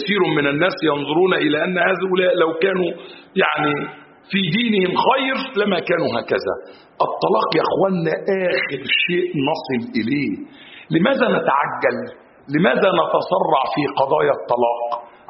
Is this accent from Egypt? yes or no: yes; Egypt; المثل عندنا في مصر صاحب صاحبك على عيبه